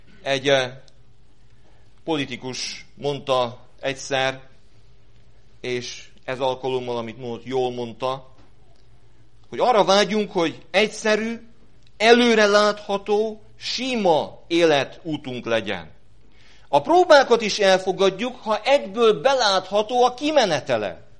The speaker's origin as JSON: {"language": "Hungarian", "town": "Eger", "region": "Heves", "country": "Hungary", "said": "magyar állampolgár vagyok. És annál is inkább, mert egyik részről, Magyarországról származok, Eger környékéről"}